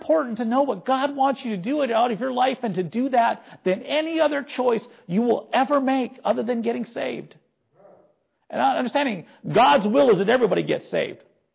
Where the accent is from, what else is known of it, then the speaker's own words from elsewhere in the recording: United States; Yes, I'm an American.